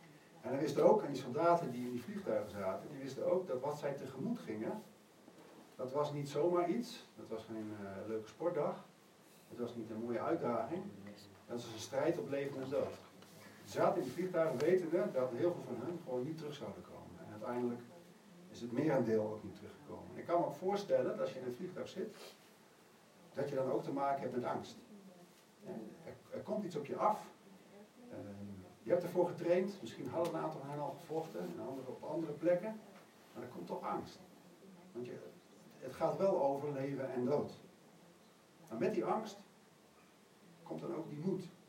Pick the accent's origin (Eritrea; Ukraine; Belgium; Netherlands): Netherlands; Apeldoorn, Gelderland; ik kom niet uit Deventer, ik kom uit Apeldoorn.